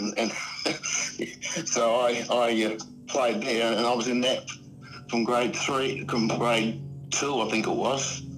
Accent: Adelaide, South Australia, Australia; And then I moved with my mother and father to Burn Street, Brooklyn Park in 1949. And that's where I grew up.

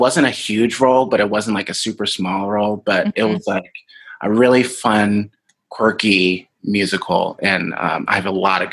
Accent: Durham, North Carolina, United States; I mean, I grew up in Durham, so it was a bigger city. So I didn't really have, you know, a lot of the wide open spaces that you would sort of think about growing up in North Carolina.

